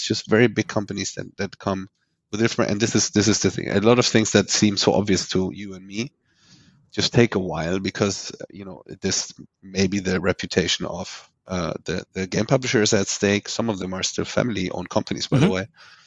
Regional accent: Iran; born there; English is a second language; moved away; So I was born in Iran, as you said, and it was 84. We fled back in the day, the Khomeini regime

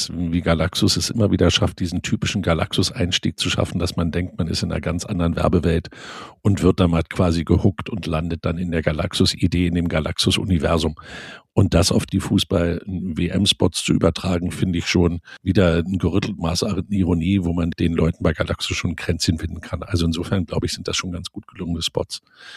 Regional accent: Switzerland; wir als Schweizer

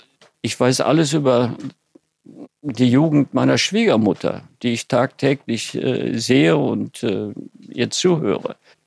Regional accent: Lower Silesian Voivodeship, Poland; moved away; 1951 sind wir aus Polen ausgesiedelt.

